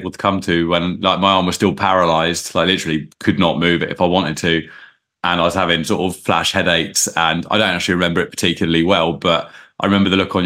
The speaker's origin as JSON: {"language": "English", "region": "South East England", "country": "United Kingdom", "tie": "born or raised there", "lives_now": "Oxford, United Kingdom", "said": "I was brought up on the Isle of Wight and I live in Oxford."}